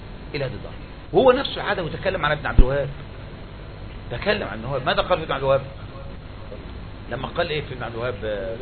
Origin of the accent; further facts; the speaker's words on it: Egypt; واحنا مصريين